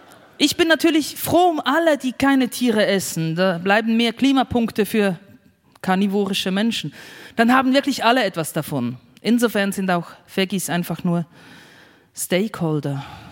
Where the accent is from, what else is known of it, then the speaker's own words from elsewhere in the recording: Aargau, Switzerland; Ja, die ländliche Schweiz, wo ich herkomme, das Fricktal, meine Heimat, das ist klimatisch ja der Zeit schon voraus.